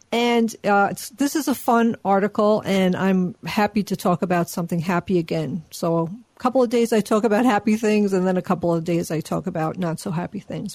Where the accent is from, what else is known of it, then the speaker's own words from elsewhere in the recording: Long Island, New York, United States; Now, when I talk about Jones Beach, I grew up on Long Island.